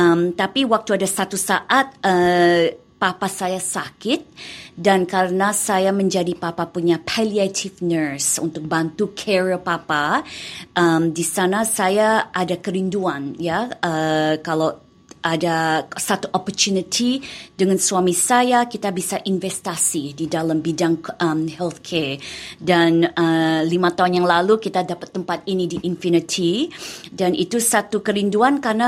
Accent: Australia; also born or lived in Malang, Indonesia / Jakarta, Indonesia; saya lahir di Malang. Saya lahir di Malang dan saya pernah sebentar di Jakarta juga. Saya dari umur 4 sama keluarga, sama papa, mama, koko dan cece, kita pindah ke Australia karena papa dapat posting.

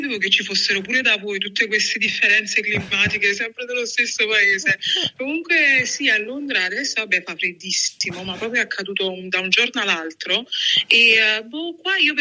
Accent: Campania, Italy; moved away; nato e cresciuto in Campania, finché un bel giorno ho deciso di uscire fuori e vedere che cosa ci fosse a parte, cioè, la Campania, a parte l'Italia.

